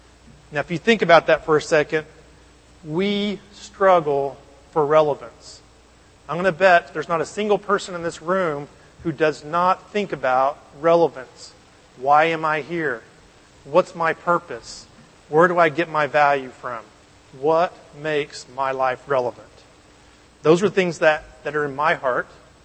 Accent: Oklahoma, United States; I grew up in Oklahoma. My wife and I both grew up in Oklahoma.

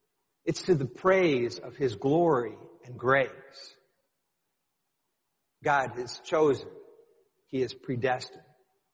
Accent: Oregon, United States; born there; I was born in Oregon.

